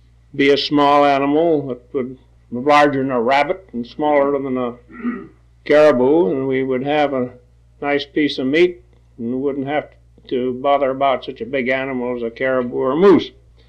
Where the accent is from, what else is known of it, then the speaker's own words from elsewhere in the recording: Seattle, Washington, United States; born there; Oh, I was born in Seattle.